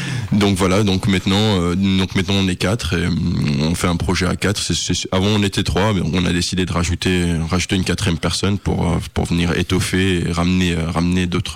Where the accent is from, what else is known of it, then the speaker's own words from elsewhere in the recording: Nigeria; Et moi, je viens du Nigeria, donc nous, les jeunes, quand on parle du Nigeria, on appelle ça Neja